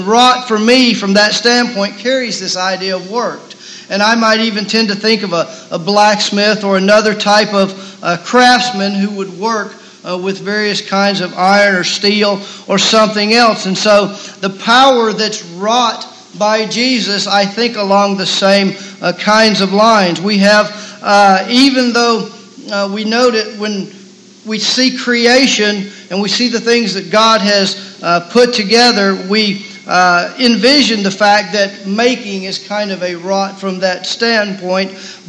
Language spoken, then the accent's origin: English; Memphis, Tennessee, United States; when I was growing up in the Memphis area, we all had these columns on our house.